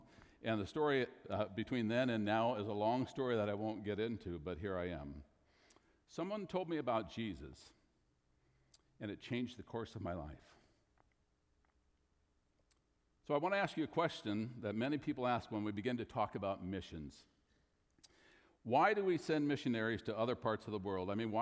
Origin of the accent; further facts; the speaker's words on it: Portland, Oregon, United States; I was born in Portland, Oregon in 1954. Yes, if you're doing math quickly, that's 63 years ago. And we lived in a very small town outside of Portland for a number of years until I went to high school.